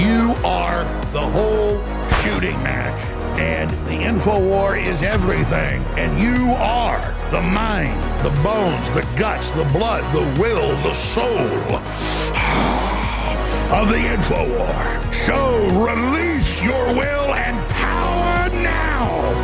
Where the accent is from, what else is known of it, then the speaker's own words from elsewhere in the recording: Dallas, Texas, United States; He owned dental offices in Dallas and in Mesquite when I grew up in Dallas.